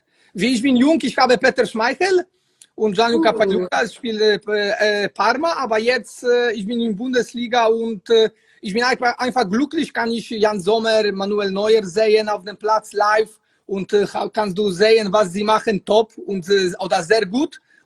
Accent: Poland; German is a second language; moved away; Ja, ich komme aus Polen, ich habe keine Angst

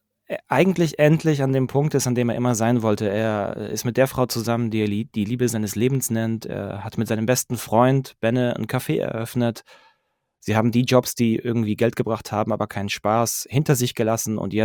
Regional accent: Pforzheim, Baden-Württemberg, Germany; now in Stuttgart, Germany; 35, gebürtiger Pforzheimer, jetzt mittlerweile seit 10 Jahren in Stuttgart.

